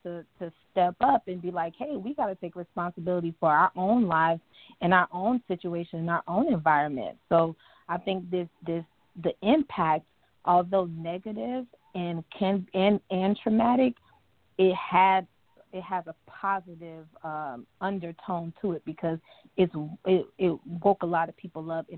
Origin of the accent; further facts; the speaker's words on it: Fort Myers, Florida, United States; That's where I was born. That's where I was raised, like where I came into my own